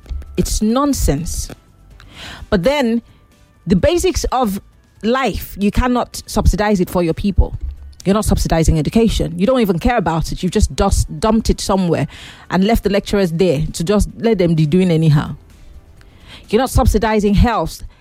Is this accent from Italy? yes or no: no; Nigeria; Well, as a Nigerian used to these shenanigans, the government spokesperson will go all over the place